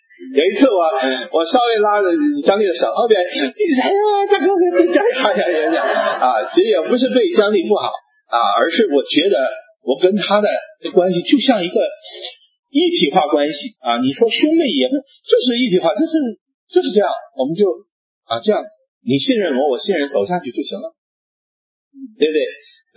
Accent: China; 我相信我们中国人更倾向于犹太，更倾向于神的心意

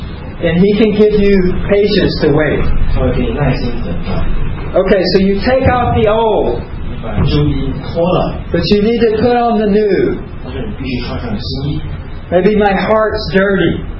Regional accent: United States; I'm American.

